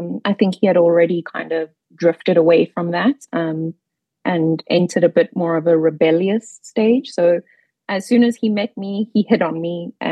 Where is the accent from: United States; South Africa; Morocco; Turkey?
South Africa; now in Toronto, Canada; My dad was a Portuguese South African, so he was raised in the Roman Catholic faith. My mom was a Afrikaans South African, raised in the Methodist faith